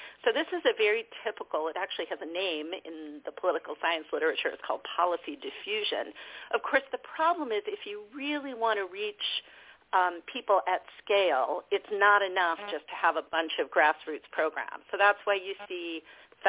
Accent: California, United States; as growing up in California with an excellent, affordable system of public higher education, I took college affordability for granted.

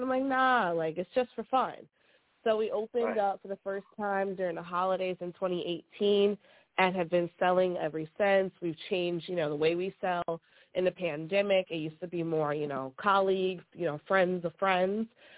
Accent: Yonkers, New York, United States; Hey, it's … I'm from Yonkers, and I'm here because I'm promoting my business, Second Saturday Catering.

